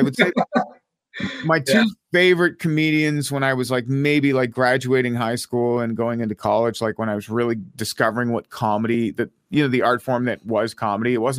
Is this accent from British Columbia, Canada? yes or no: no; Ottawa, Ontario, Canada; because he's from Ottawa, right? My hometown.